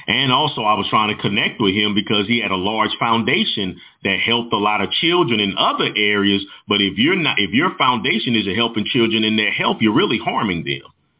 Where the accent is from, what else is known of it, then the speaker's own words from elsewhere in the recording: St. Louis, Missouri, United States; Brother Demetrius Johnson, right here from my hometown of St. Louis, Missouri, dead at age 61